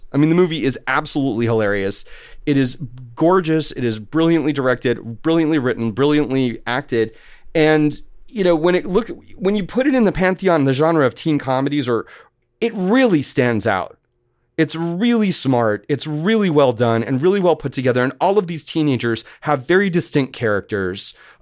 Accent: Philadelphia, Pennsylvania, United States; as a kid growing up in Philly, which was not, I would say, the most culturally progressive place

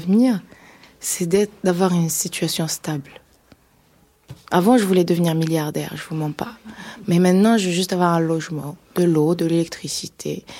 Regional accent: Algeria; now in France; Je suis algérienne. Je suis arrivée en France en 2016 avec en tête le rêve américain en France.

